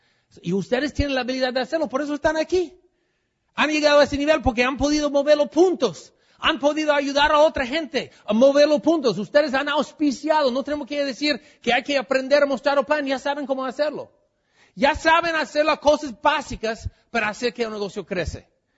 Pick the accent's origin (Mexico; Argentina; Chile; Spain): Mexico; Bueno, yo soy de México, así hablamos allá.